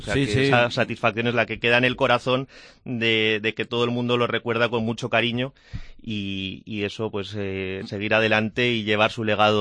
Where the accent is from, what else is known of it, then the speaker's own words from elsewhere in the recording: Miami, Florida, United States; born there; Nací en Miami.